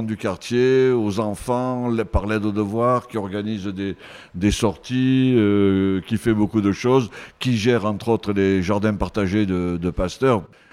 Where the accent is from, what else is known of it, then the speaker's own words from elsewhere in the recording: Nice, Provence-Alpes-Côte d'Azur, France; je suis habitant du quartier, j'habite le quartier Saint-Roch-Saint-Charles. Je suis niçois, je ne suis pas né dans ce quartier, mais j'y habite depuis maintenant 18 ans.